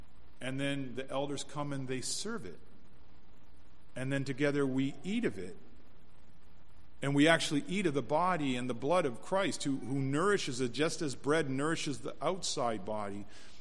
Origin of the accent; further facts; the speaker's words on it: Jordan Station, Ontario, Canada; I grew up in Jordan Station.